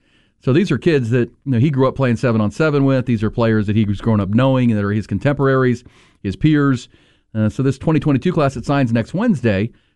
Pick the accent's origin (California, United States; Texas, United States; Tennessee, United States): Texas, United States; Houston; I grew up in Northwest Houston.